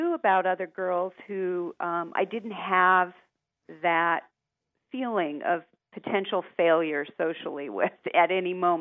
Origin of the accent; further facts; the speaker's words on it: Colorado, United States; I grew up in Southern Colorado. And it was sort of the high desert where I lived.